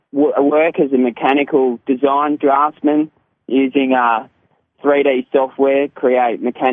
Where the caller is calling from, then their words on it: Perth, Western Australia, Australia; I'm calling from Perth, Western Australia.